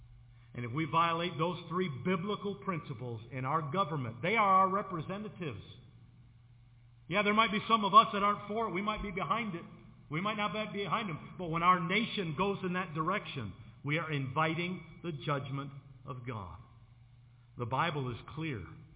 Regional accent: United States; I don't know about you, I love being American. I love the freedoms I have as an American.

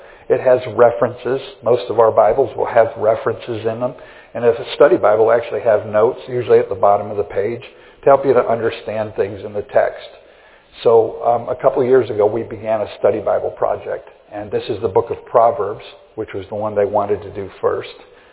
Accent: United States; when you live in a place that doesn't have all the conveniences of where I grew up here in the States, it takes time to live.

